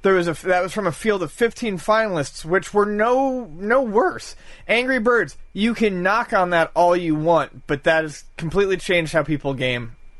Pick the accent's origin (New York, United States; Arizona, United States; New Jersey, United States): New York, United States; there's a museum in Rochester, New York, near my hometown, called The Strong